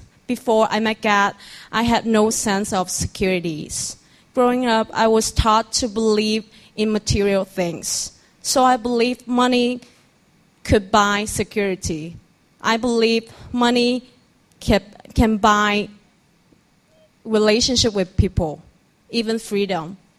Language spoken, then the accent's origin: English; Guangzhou, Guangdong, China; English is a second language; I came from Guangzhou.